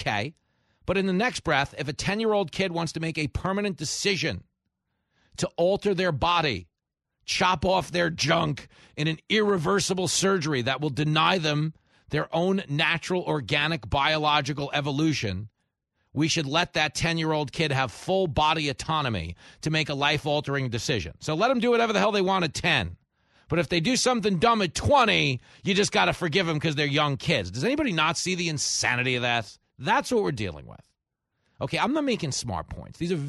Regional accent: Long Island, New York, United States; Where I grew up on Long Island, we still have United Skates. We have the Skatosaurus, the guy in the dinosaur costume.

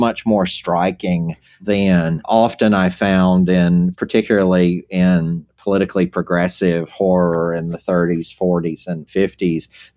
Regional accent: South Carolina, United States; accent: Southern US; we have to talk about like my accent and my age, because here's the deal. So when I was a little kid in the late 1970s, on Saturday afternoon, my local rural South Carolina television station had an afternoon series

